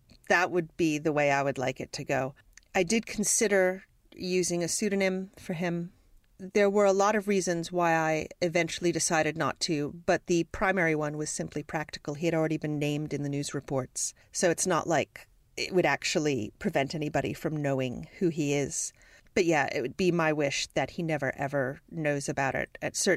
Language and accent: English; New Jersey, United States; I remember being in my hometown library in New Jersey and reading all the serial killer books and finding them very interesting.